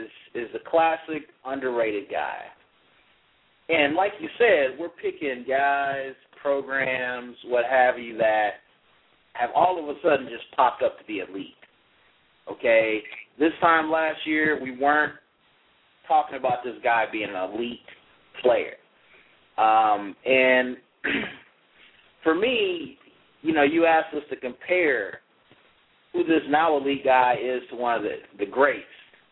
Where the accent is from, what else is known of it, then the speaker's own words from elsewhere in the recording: Kalamazoo, Michigan, United States; he's from Kalamazoo. Yes, I'm also from Kalamazoo.